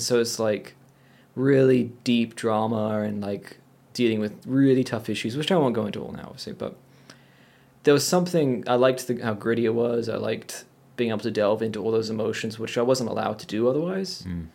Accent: England, United Kingdom; ever since I was a kid growing up in England, I wanted to be American, for one. And like, I hated it. I was British.

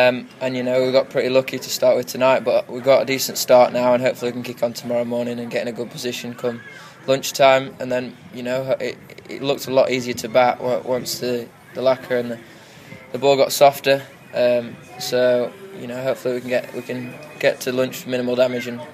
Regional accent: Yorkshire and the Humber, United Kingdom; Being a Yorkshire lad and everything

